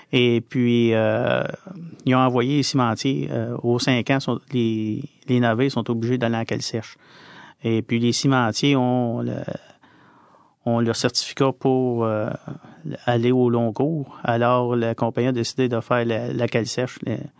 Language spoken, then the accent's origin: French; Montreal, Quebec, Canada; born there; Je suis né à Montréal parce que je suis né dans un hôpital.